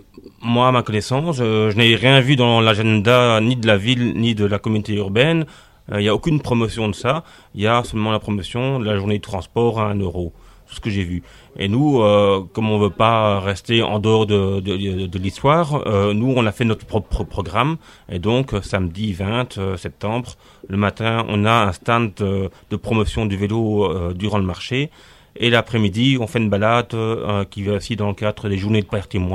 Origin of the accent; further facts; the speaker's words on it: Brussels, Belgium; Les pavés bruxellois, parce que je suis d'origine de Bruxelles, ne sont pas mieux que ceux d'Arras.